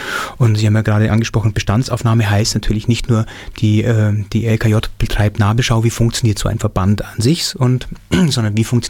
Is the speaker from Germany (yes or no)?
yes; Bavaria, Germany; born there; Auf dem Land, zwischen München und Augsburg sozusagen und also im bayerischen Schwaben und das ist auch ein sehr kulturfernes Gebiet